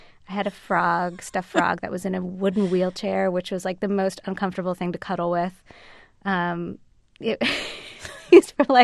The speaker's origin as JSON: {"language": "English", "town": "Philadelphia", "region": "Pennsylvania", "country": "United States", "tie": "born or raised there", "said": "there was a store right off of South Street for a while where we grew up in Philadelphia"}